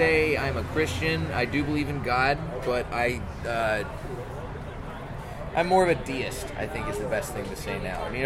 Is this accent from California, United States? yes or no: no; Texas, United States; I am from Texas, where a lot of churches have, like, gift shops, coffee shops, all that kind of stuff.